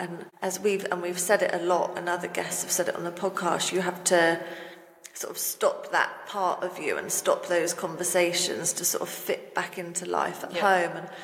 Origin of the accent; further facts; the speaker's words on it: Poole, South West England, United Kingdom; Like, I'm from Poole, so I didn't have to get Arlo looked after for too long, but I just couldn't make it as far as London.